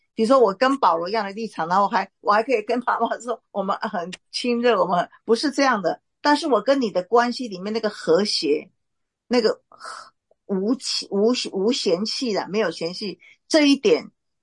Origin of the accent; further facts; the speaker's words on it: China; 这是中国耶，我是中国人，我中国人我比较了解